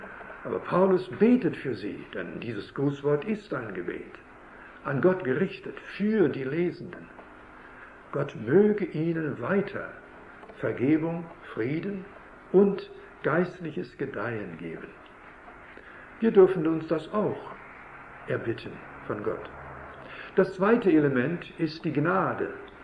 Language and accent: German; Canada; Wir kommen ja aus Kanada, wie ich gestern sagte.